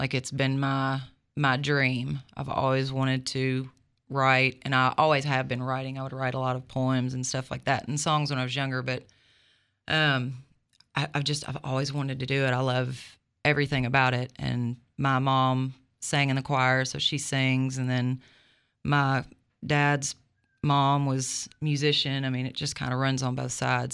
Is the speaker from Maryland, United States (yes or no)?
no; Brinkley, Arkansas, United States; also born or lived in Little Rock; So, I'm from Brinkley area originally, and we moved to Little Rock when I was in fourth grade and stayed there for quite a while, and I've been back in Brinkley for the last 10 years.